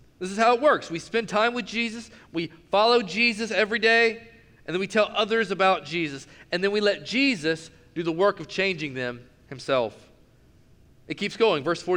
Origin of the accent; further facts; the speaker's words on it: Knoxville, Tennessee, United States; See, I grew up in Knoxville, Tennessee. Specifically, South Knoxville.